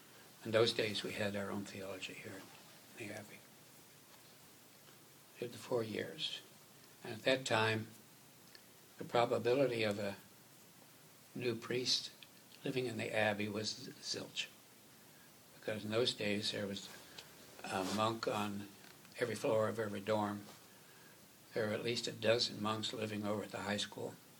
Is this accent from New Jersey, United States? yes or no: yes; New Jersey, United States; also born or lived in Maryland; I had come from Jersey, and I had not left it. Now I came from Maryland, didn't I?